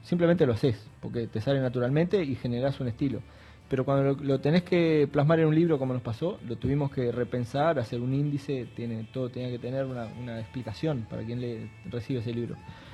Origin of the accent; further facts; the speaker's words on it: Uruguay; somos uruguayos los que estamos ahí